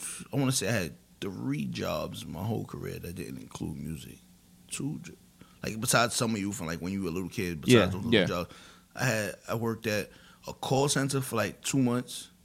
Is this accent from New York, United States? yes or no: yes; Brownsville, New York, United States; Like, I'm from Brownsville. I went to school in different areas of Brooklyn. Then I went to high school in Flatbush. So I had friends in Coney Island.